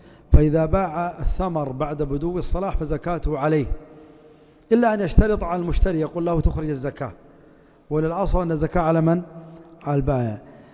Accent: Yanbu, Medina Province, Saudi Arabia; قديما عندنا في ينبع والناس كثير حتى في كثير من البلدان

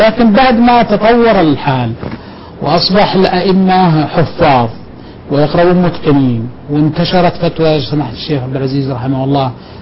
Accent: Buraydah, Al-Qassim, Saudi Arabia; في بريدة وفي أيضا قرية لنا قريبة من

